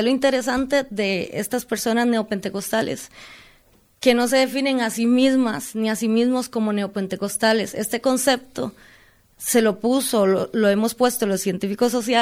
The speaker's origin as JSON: {"language": "Spanish", "country": "Costa Rica", "said": "de mi país, de donde soy, porque yo provengo de Costa Rica, ubicado en Centroamérica, ¿verdad? Y ahí tenemos una tradición religiosa muy fuerte, cultural."}